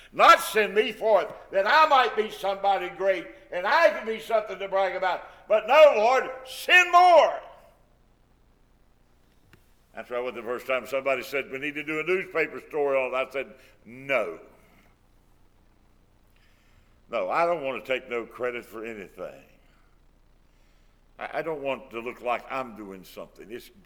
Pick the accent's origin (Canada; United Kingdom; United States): United States; West Virginia; Of course, I'm from West Virginia, so I'm not very much of a Pitt fan.